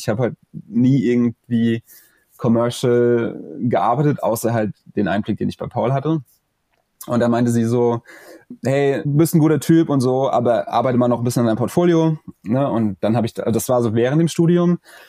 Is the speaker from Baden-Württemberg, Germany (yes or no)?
no; Rhineland-Palatinate, Germany; ich komme ja hier aus Rheinland-Pfalz, also in der Nähe von Mainz.